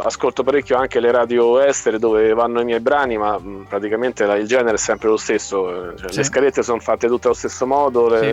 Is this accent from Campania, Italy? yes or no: no; Rome, Lazio, Italy; Io sono di Roma.